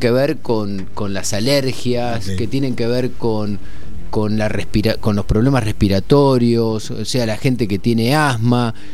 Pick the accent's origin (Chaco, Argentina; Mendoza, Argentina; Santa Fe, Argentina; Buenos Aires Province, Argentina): Buenos Aires Province, Argentina; Coronel Suárez; y en mi pueblo, allá en Suárez, iba a Sierra de la Ventana, que estaba cerca